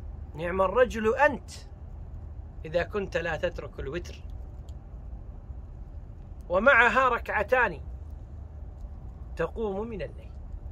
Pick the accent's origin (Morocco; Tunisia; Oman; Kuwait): Kuwait; حتى العوام عندنا بالكويت إذا قلت لنا فلان يقول لك والنعم، يعني يمدحك